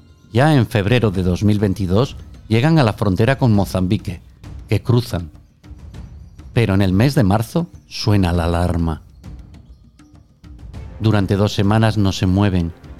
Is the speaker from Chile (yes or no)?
no; Cantabria, Spain; Casi como dos veces Cantabria, mi tierra.